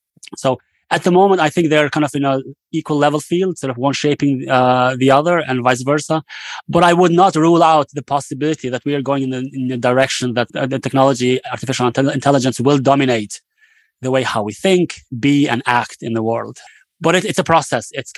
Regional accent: Kosovo; I remember growing up in Kosovo, partially before the war and then after the war, we had very little opportunities to learn, grow, and innovate.

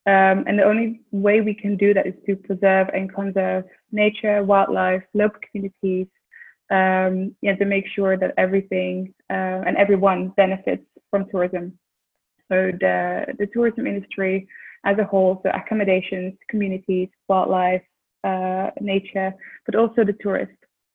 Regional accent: Netherlands; I'm Dutch from the Netherlands and 26 years old

